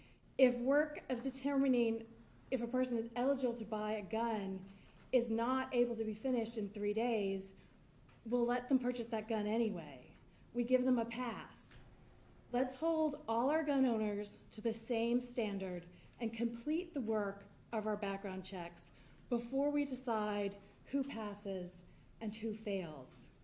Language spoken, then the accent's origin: English; Corvallis, Oregon, United States; I'm from Corvallis, and I'm also a volunteer with Moms Demand Action.